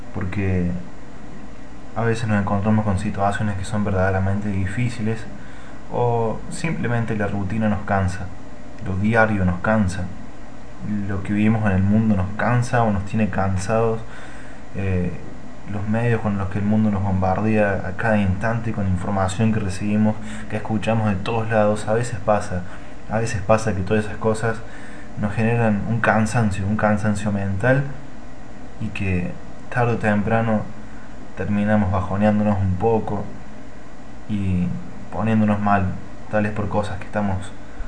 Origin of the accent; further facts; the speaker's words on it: Río Cuarto, Córdoba, Argentina; soy de Río Cuarto, Córdoba, Argentina